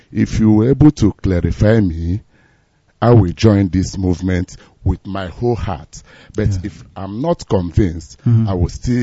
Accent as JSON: {"language": "English", "town": "Ogwa", "region": "Imo", "country": "Nigeria", "lives_now": "Jakarta, Indonesia", "said": "I'm from Imo State, Ogwa to be precise."}